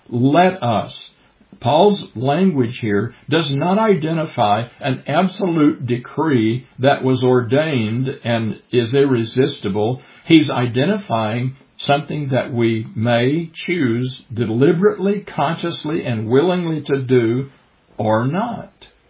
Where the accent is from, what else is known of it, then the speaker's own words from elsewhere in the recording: Deep South, United States; it was sung often in those little country churches where I grew up in the Deep South.